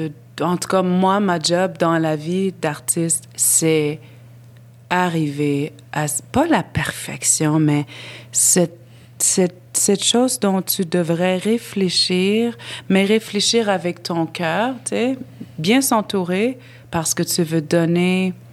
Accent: Nunavik, Quebec, Canada; Ils sont très connus chez nous, au Nunavik, au Nunavut aussi.

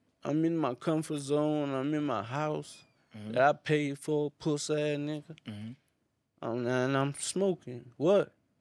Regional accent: South Africa; Yeah, I'm like, hey, I'm from South Africa, huh?

